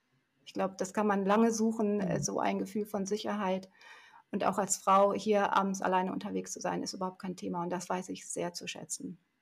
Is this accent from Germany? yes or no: yes; Germany; Wenn die Menschen verstanden haben, wir sind Deutsche, dann hieß es, guten Tag.